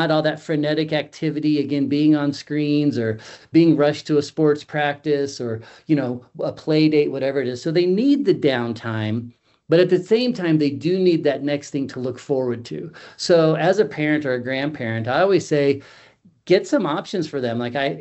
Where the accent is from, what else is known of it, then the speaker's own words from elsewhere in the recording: Boulder, Colorado, United States; I grew up outside Boulder, Colorado. So I would get in the fields and I would, you know, catch grasshoppers and build forts.